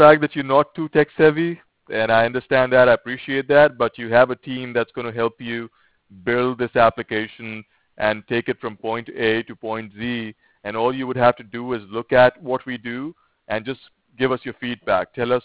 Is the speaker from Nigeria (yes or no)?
no; Ireland; now in United States; I come from Ireland, but I've been in the USA for